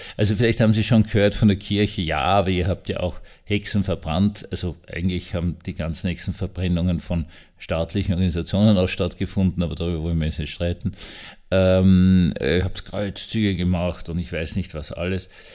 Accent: Austria; Also ich als Österreicher habe zuerst einmal ein Dings gekriegt

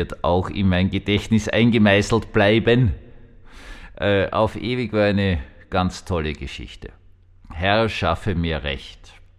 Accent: Austria; Brauchen wir als Österreicher gar nichts sagen.

